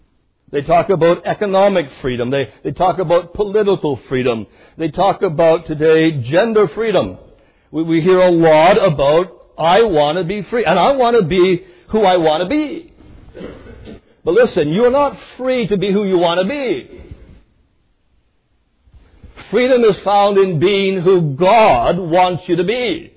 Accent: Canada; now in United States; growing up in Canada way back when, in the 1970s and 1980s

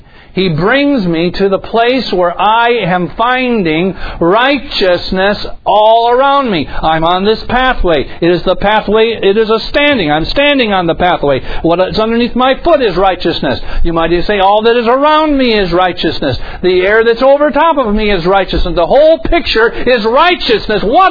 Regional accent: New York, United States; I grew up on a bay in New York State where I lived. I was right on the shore of Lake Ontario, and there's a big bay.

